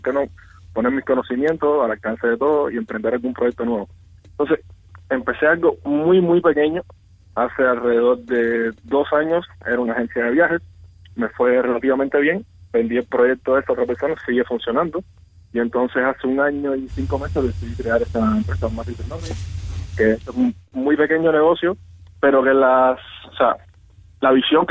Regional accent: Havana, Cuba; Yo soy de La Habana, desde Bao.

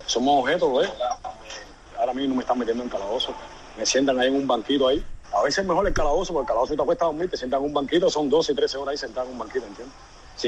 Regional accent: Havana, Cuba; born there; necesitaba regresarme a mi casa, mi vivienda donde yo nací. Y en mi casa en La Habana Vieja

